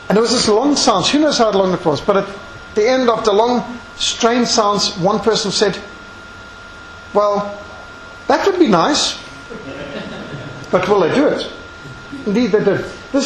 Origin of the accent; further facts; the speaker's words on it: Zimbabwe; 13 countries fell to communism, including my home country of Rhodesia